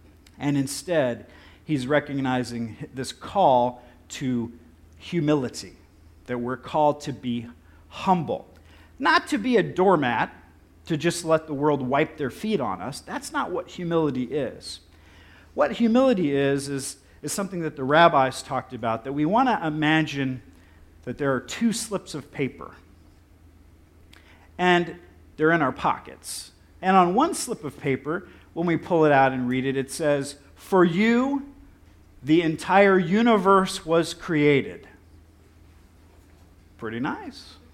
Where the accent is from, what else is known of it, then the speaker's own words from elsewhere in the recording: Dayton, Ohio, United States; And I think that started when I was growing up in Dayton, Ohio, because I would drive along I-70